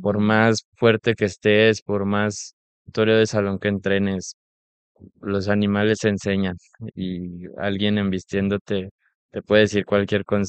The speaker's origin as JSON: {"language": "Spanish", "town": "Reynosa", "region": "Tamaulipas", "country": "Mexico", "tie": "born there", "said": "Sí, nací en Reynosa en el año 2002"}